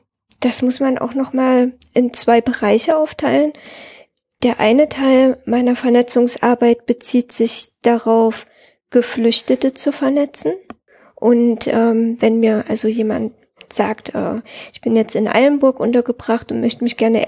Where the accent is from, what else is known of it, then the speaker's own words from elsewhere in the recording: Herat, Afghanistan; now in Germany; Die kommen aus meiner Heimatstadt, Herat.